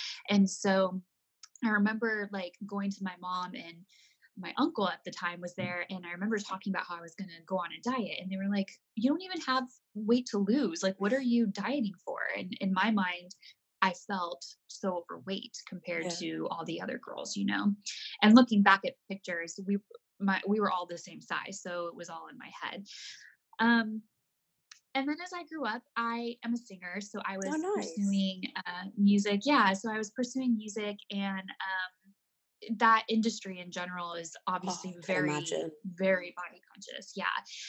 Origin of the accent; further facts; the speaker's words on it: Arizona, United States; now in Los Angeles, United States; I am 33 years old. I live in Los Angeles, California now, but I was born and raised in Arizona.